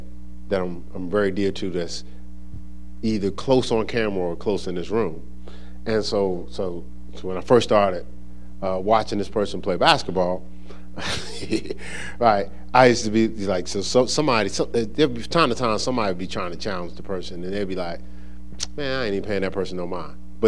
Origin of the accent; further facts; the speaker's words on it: New Jersey, United States; growing up in New Jersey